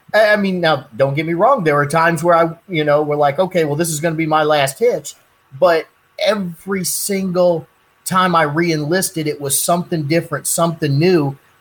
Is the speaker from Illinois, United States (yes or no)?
yes; Dixon, Illinois, United States; Well, I was born and raised in Dixon, Illinois.